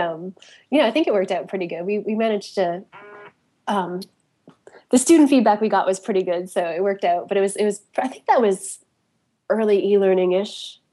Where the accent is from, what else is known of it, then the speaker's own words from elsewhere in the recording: Toronto, Ontario, Canada; Yeah. I'm Canadian, so I had to have a work visa to be in the States for a little bit.